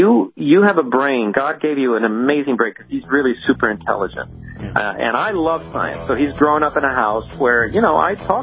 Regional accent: Los Angeles, California, United States; as a little kid growing up in East L.A., but I'm also a Christian

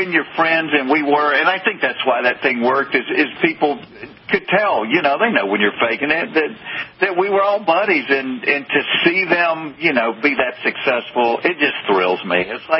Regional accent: the South, United States; accent: Southern; Yeah, I'm not faking this accent. I am from the South.

